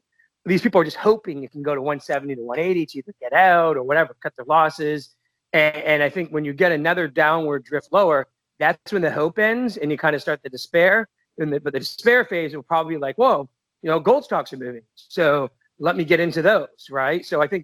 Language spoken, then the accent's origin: English; Canada; when I'm Canadian, and back in 1999, all Canadians owned